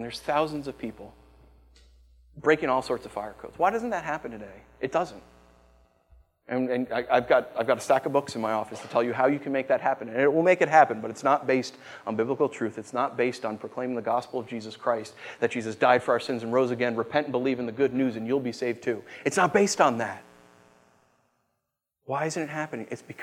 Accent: United States; You look at the church I grew up in America, everything was consumer driven.

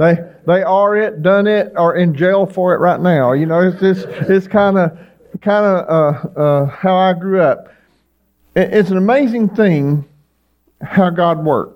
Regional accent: Tennessee, United States; As you can tell, I grew up in Tennessee. I grew up back in the mountains, where the mountains end. I'm Appalachian.

